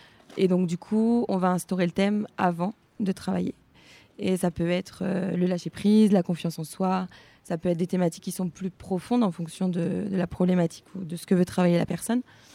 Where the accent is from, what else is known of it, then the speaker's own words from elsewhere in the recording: Brittany, France; Non, je suis bretonne.